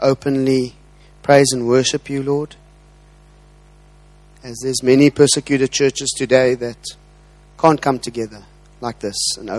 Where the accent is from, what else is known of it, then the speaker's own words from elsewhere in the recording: Cape Town, Western Cape, South Africa; I'd like to apologize before I start. I'm from Cape Town